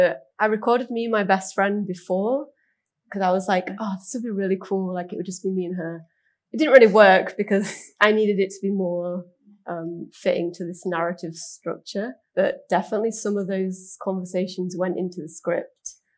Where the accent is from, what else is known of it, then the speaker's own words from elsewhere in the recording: Yorkshire and the Humber, United Kingdom; Like, we used to, in my hometown, we used to go to Sheffield out, but we couldn't afford to get a taxi home